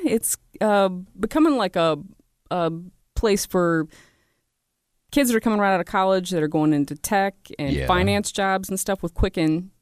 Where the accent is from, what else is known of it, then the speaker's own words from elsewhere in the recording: Detroit, Michigan, United States; That's because I was raised in Detroit. I don't know any history.